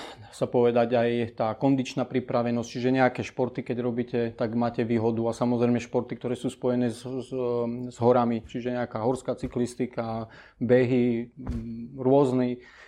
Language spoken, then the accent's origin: Slovak; Prešov Region, Slovakia; Dá sa povedať, že vyrastal som v tomto prostredí, Tatier. A nejak tak celý ten detský život, alebo ešte za mladá, som sa pohyboval v horskom prostredí, aj som vyrastal vo Vysokých Tatrách.